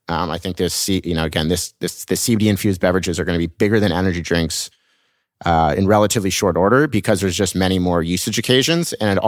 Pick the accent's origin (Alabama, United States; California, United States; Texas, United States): California, United States; Laguna Beach; I grew up in Laguna Beach, an hour south of LA, which had this sport called skimboarding